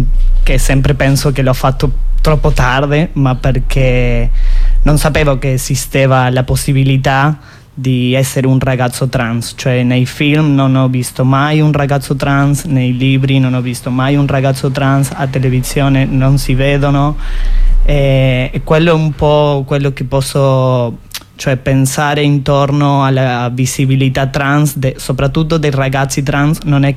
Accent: Argentina; Italian is a second language; sono dall'Argentina, scusate un po' il mio italiano se non si capisce troppo.

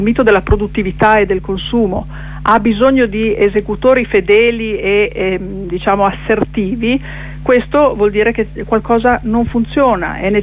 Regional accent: Milan, Lombardy, Italy; accent: Milanese; also born or lived in Emilia-Romagna; il mio accento è un po' doppio perché io sono di derivazione milanese e di adozione romagnola, quindi non so quale dei due prevarrà.

